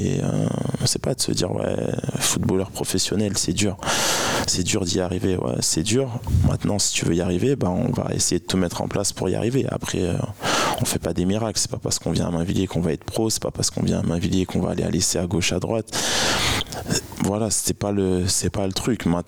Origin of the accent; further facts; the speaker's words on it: Chartres, Centre-Val de Loire, France; parce que je suis né à Chartres et je suis chartrain.